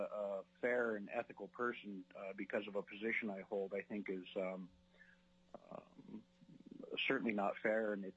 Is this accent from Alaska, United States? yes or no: yes; King Salmon, Alaska, United States; now in Anchorage, United States; I'm a lifelong Alaskan resident, born and raised in King Salmon, Alaska, where I've lived for 39 years. I'm currently a resident of Anchorage, Alaska, and have been for the past 11 years.